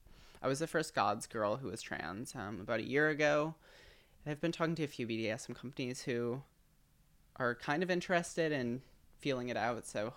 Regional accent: Midwest, United States; because I'm from the Midwest, so there's nothing.

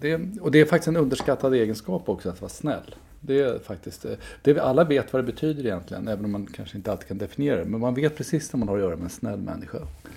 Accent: Enköping, Uppsala County, Sweden; Vårfrukyrkan heter kyrkan i Enköping där jag växte upp.

